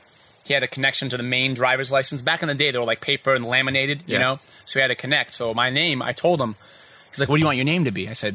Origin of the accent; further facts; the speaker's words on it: Brockton, Massachusetts, United States; I was born and raised in Brockton, Massachusetts. Not so much a Jewish neighborhood. I was only as like, we were the only Israeli family in the whole town.